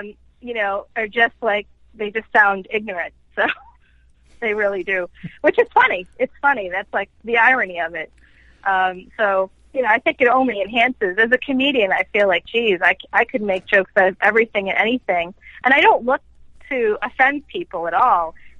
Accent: Boston, Massachusetts, United States; And I don't live in Boston anymore, by the way, but it's my hometown, so I'm always in that city for one thing or another.

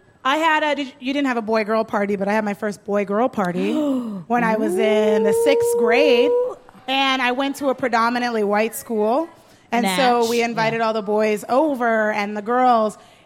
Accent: California, United States; That's like not what they sound like, but as somebody from Southern California, this is really disrespectful.

